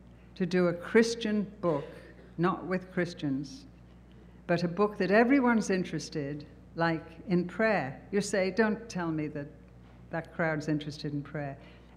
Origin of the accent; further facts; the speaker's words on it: England, United Kingdom; now in Germany; We come from England. We've taken a little church here. We're going to be here. We've immigrated to this wonderful city.